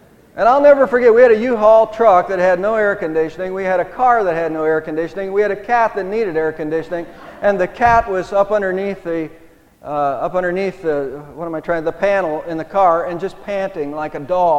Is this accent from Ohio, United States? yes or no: yes; Savannah, Ohio, United States; Now, Connie is from Sullivan, Ohio. I am from Savannah, Ohio. When we married for a time, we lived in Savannah, Ohio.